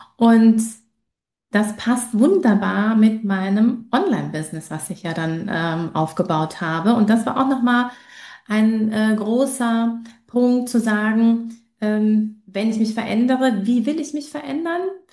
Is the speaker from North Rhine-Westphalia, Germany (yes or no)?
yes; North Rhine-Westphalia, Germany; Ich komme ja aus dem Ruhrgebiet